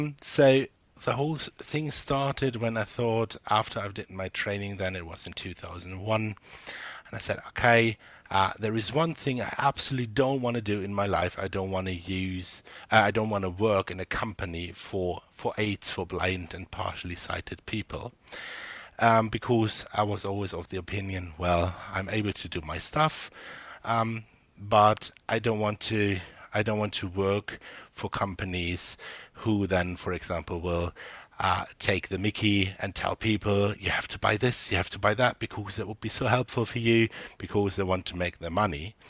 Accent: Germany; originally I come from Germany, so I started my whole journey there with a computer

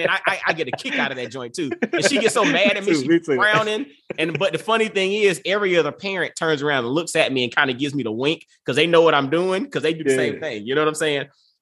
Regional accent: Augusta, Georgia, United States; You know, I grew up in Augusta, Georgia. You grew up in New York City.

